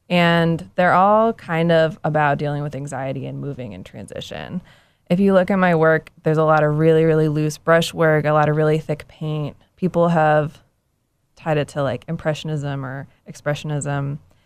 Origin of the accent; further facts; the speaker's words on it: Cary, North Carolina, United States; I grew up just outside of Raleigh in Cary, North Carolina. My family's still all around in that area.